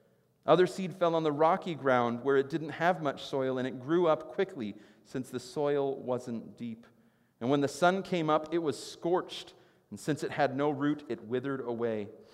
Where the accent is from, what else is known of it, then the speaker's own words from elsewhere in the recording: Midwest, United States; I grew up in the Midwest. I couldn't help it.